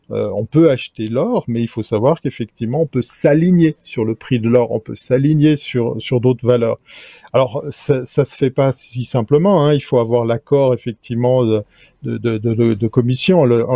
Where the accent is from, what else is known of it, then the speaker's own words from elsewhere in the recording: Switzerland; Je pourrais être mesquin puisque je suis suisse